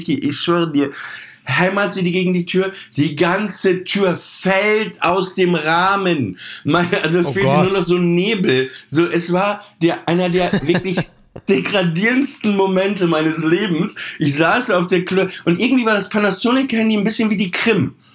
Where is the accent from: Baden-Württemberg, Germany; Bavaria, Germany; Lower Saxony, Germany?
Lower Saxony, Germany; Papenburg; Ich glaube, kurz nach dem Zweiten Weltkrieg geboren und ich bin in Papenburg aufgewachsen